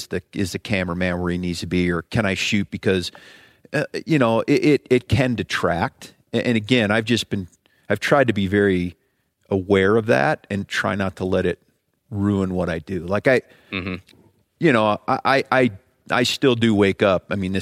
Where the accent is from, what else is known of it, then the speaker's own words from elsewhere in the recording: Ohio, United States; I came from, you know, I grew up in Ohio.